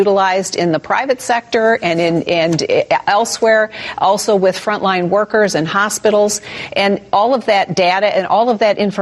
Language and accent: English; Michigan, United States; in my home state, in the city of Detroit